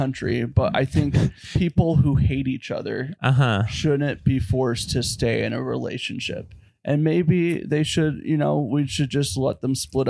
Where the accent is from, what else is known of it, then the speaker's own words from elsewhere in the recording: Washington, United States; Growing up in Washington State, Bill Gates was this like such like revered person.